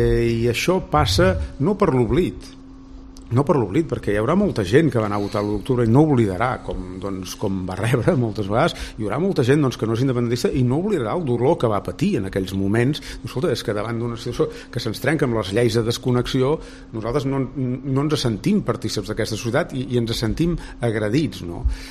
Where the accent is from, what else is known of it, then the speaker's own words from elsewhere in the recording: Catalonia, Spain; i ho dic com a català d'un partit catalanista